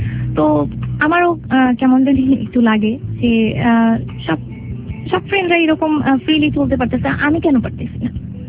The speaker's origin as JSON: {"language": "Bangla", "town": "Dhaka", "region": "Dhaka Division", "country": "Bangladesh", "tie": "born or raised there", "also_born_or_lived": "Comilla", "said": "আমার শৈশবকালটা সম্পূর্ণই শুরু হয় ঢাকাতে, আমার জন্ম কুমিল্লাতে। আমার যখন বয়স দেড় কি দুই তখন আমার ফ্যামিলি আমাকে ঢাকায় নিয়ে আসে।"}